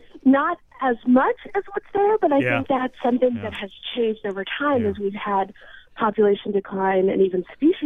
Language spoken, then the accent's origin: English; Chicago, Illinois, United States; born there; I'm Bolivian-American. So my parents are from Bolivia. I was born in the States and born in Chicago.